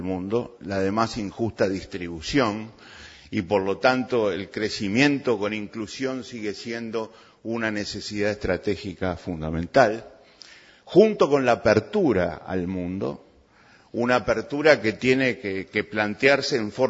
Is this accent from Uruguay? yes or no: yes; Uruguay; en mi país, aquí en Uruguay